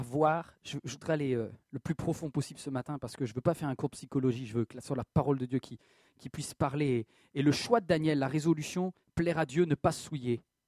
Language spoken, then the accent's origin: French; Plounévezel, Brittany, France; moved away as an adult; also born or lived in Carhaix-Plouguer; Moi, j'ai quitté la Bretagne. Je suis né à Carré-Plouguer au milieu des vaches. Il n'y a pas d'université à Carré. Là où j'habitais, c'était Plounévezel au lieu dit Quatilouarn, le bois du renard.